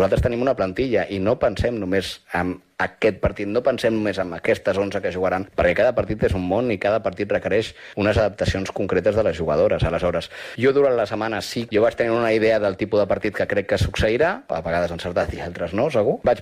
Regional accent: Barcelona, Catalonia, Spain; soc de Barcelona, llavors jugar un clàssic així per mi és algo super, super, super especial.

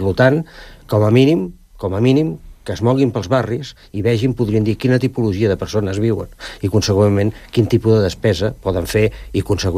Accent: Sant Cugat del Vallès, Catalonia, Spain; Jo sóc de Mirassol i reivindico lo de Mirassol

